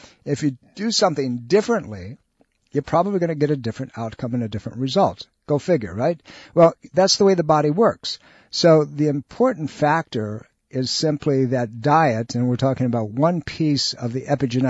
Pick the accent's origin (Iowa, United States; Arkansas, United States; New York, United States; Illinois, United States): New York, United States; I grew up in Western New York State where in the fall we all hunted and the deer ran free.